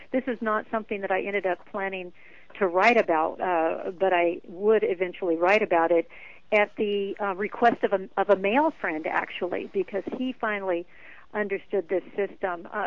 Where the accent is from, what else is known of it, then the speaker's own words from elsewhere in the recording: Ashland, Oregon, United States; I built a large day spa, the first day spa here in Ashland, Oregon, in my hometown.